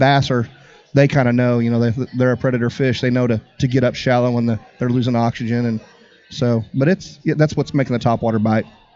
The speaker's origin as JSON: {"language": "English", "region": "Missouri", "country": "United States", "said": "I'm from Missouri, Ozarks area."}